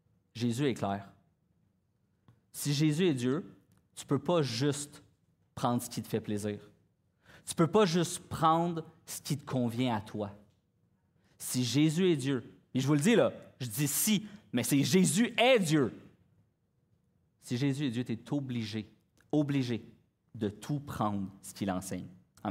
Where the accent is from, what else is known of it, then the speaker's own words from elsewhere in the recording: Terrebonne, Quebec, Canada; Moi, je viens de Terrebonne, fait que j'avais peur du trafic.